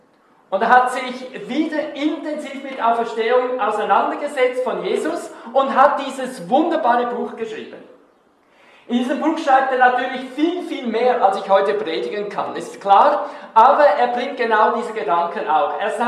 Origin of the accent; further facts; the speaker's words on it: Switzerland; Und dann ist etwas passiert, was wir als Schweizer überhaupt nicht kennen.